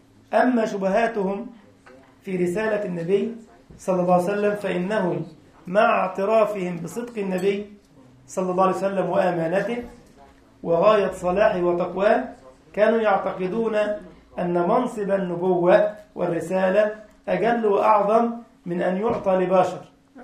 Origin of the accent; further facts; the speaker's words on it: Egypt; عارف في مثل كده عندنا في مصر يقول لك ما لقوش في الورد عيب قالوا يحمر الخدين.